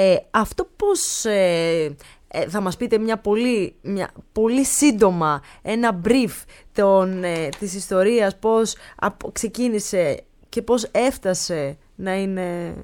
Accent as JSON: {"language": "Greek", "town": "Thessaloniki", "region": "Central Macedonia", "country": "Greece", "also_born_or_lived": "Crete", "said": "είμαι και από τη Θεσσαλονίκη και από την Κρήτη."}